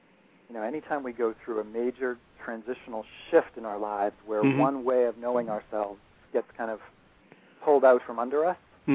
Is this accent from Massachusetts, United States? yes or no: yes; Boston, Massachusetts, United States; I'm from Boston.